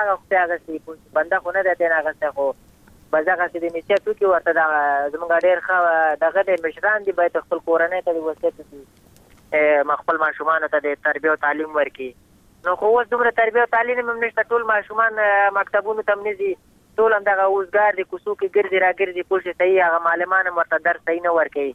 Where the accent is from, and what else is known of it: Afghanistan